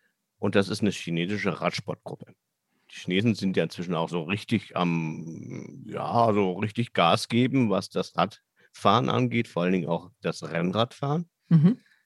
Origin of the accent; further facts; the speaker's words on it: Bavaria, Germany; Ich bin ja Alt-Berliner. Ich kenne Berlin, seit ich denken kann und damit natürlich auch die Berliner Mauer. Und allein diese Erfahrung dann von Bayern, wo ich aufgewachsen bin